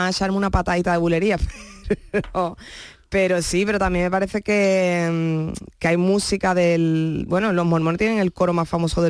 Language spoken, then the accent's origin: Spanish; Jerez de la Frontera, Andalusia, Spain; born there; Sí, pero hubiera seguido naciendo en Andalucía. Eso seguro.